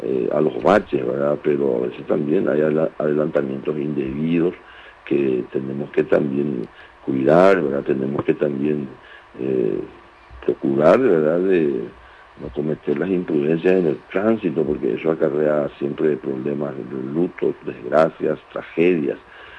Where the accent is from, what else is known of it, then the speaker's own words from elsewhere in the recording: Paraguay; es esencial también que como nación, como paraguayos, también celebremos los logros